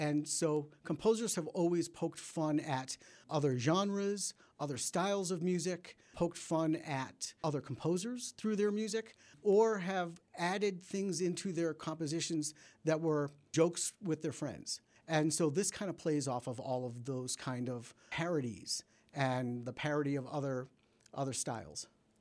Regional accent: Massachusetts, United States; I grew up outside Boston, and so the … was a definite part of my upbringing.

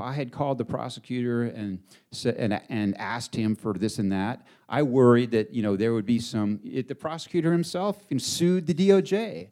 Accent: Corvallis, Oregon, United States; And I grew up in a small town. I grew up in Corvallis, Oregon. It's like a smaller version of Missoula.

